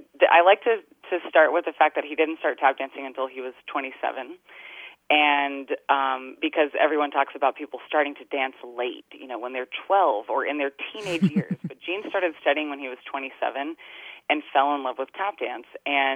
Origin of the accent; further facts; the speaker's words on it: North Carolina, United States; what makes our experience growing up in North Carolina, those of us who were around at that time, very unique.